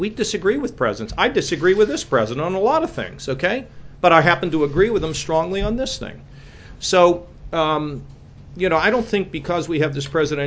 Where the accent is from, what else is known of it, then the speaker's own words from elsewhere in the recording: McKees Rocks, Pennsylvania, United States; Because I grew up in it. Where I grew up in McKees Rocks was a town, if the wind blew the wrong way, people found themselves out of work.